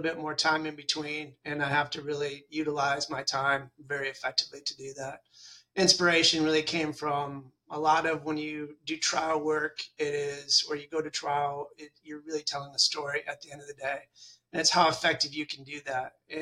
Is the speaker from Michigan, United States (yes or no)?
yes; Michigan, United States; also born or lived in Detroit; now in Texas, United States; No, I'm originally from Michigan. So I was born in Detroit, and then I was raised in Northern Michigan, went to undergrad at Northern Michigan